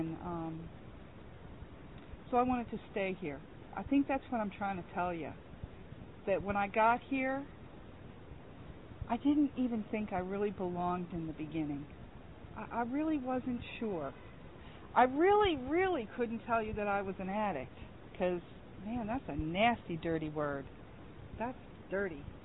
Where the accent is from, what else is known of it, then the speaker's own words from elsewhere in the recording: Maple, Ontario, Canada; I'm originally from Toronto. I grew up in a little town. It was actually a village outside of Toronto called Maple.